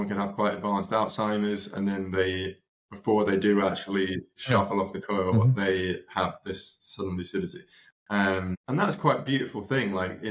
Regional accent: Brighton, South East England, United Kingdom; I gave a talk in my hometown of Brighton the other day

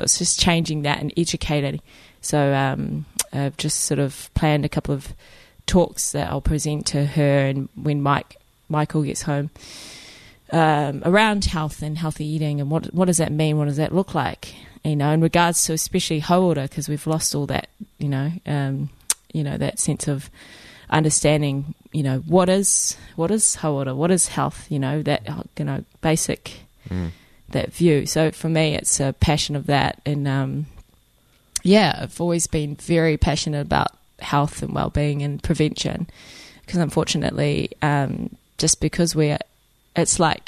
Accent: Queenstown, Otago, New Zealand; also born or lived in England; now in Raglan, New Zealand; I grew up in Queenstown. I was born in England, actually, but I grew up in Queenstown, but my whole whānau are from the East Cape, my mum on the Māori side.

